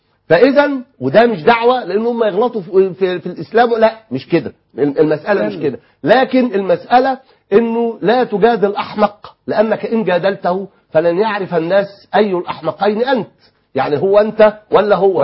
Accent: Egypt; بل كمصريين

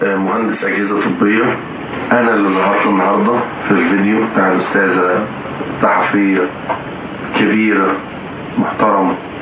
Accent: Kafr El Sheikh Governorate, Egypt; now in Nasr City, Egypt; أنا أصلا من كفر الشيخ ومقيم في مدينة نصر

